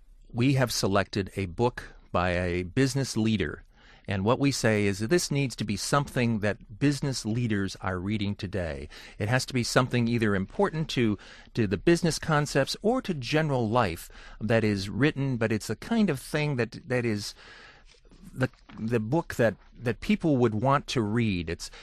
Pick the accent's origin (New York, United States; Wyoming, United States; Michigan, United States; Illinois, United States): Michigan, United States; Allen Park; many of the families that I knew growing up in Allen Park